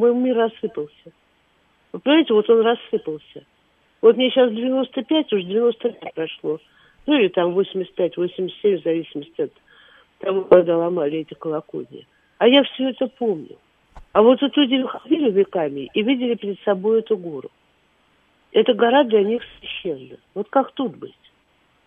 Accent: Moscow, Russia; born there; я когда была маленькой, я родилась на Ямском поле

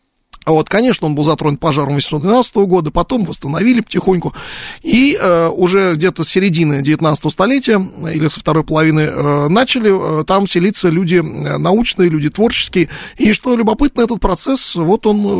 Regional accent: Moscow, Russia; У нас, в смысле, в Москве, это же мой родной город. Я здесь все мое родное.

